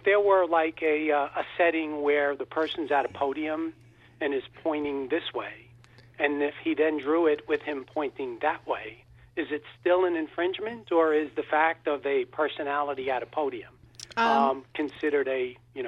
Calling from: Robbinsville, New Jersey, United States; Robbinsville, New Jersey.

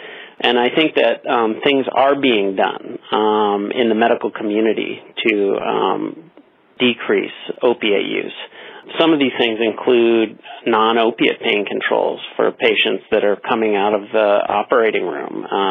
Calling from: San Francisco, California, United States; I'm calling from San Francisco.

